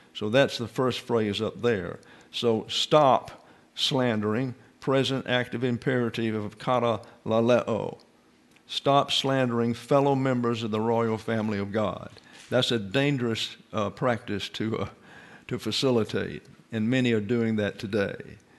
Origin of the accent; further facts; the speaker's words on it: the South, United States; Now, I'm from the South, and I never quite understood that game